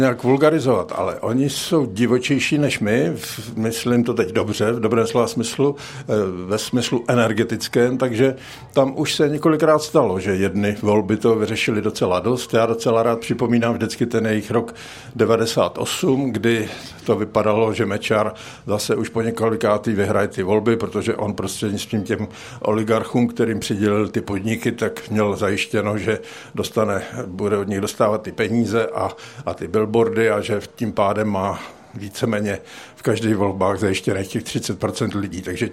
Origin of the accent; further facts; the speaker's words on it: Boskovice, South Moravian Region, Czechia; přijít pozdě v Boskovicích, to je pro mě dvojnásobná hanba, protože odsud pocházím.